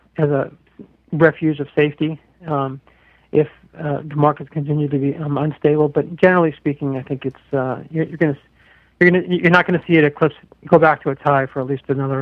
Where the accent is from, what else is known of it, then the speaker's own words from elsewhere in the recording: Seattle, Washington, United States; when you hear about cities like my hometown of Seattle trying to raise the minimum wage to $15 for all workers